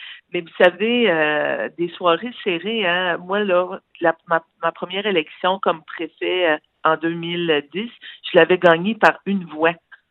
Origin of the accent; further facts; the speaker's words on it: Quebec, Canada; comme je viens du Québec